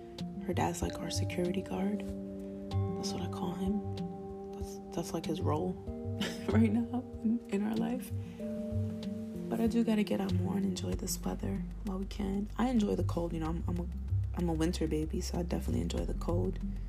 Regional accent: New York City, New York, United States; born there; You know, I was born in the Bronx

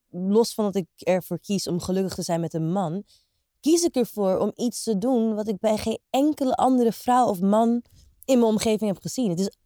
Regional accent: Suriname; ik kom uit Suriname. Ik weet niet, zeg maar... exact de details van hoe ver mijn voorouders gaan. Want kijk, ik heb ook een Chinese tak. De opa van mijn opa komt uit China.

